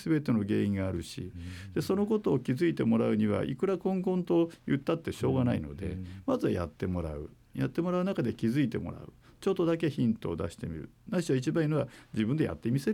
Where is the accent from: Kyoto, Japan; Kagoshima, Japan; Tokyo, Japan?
Kyoto, Japan; Miyama; 特に私は美山の山奥で生まれ育って